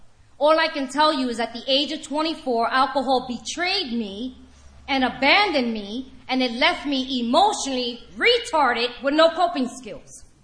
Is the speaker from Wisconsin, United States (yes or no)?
no; New York, United States; You probably gathered so far that I'm a New Yorker. Please do not tell me I sound like Rosie Perez.